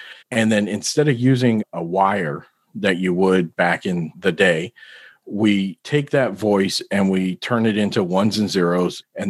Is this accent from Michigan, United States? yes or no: no; New York City, New York, United States; born there; And I was born in New York City, and my parents tell stories of having to cross the street to avoid me trying to play with a payphone.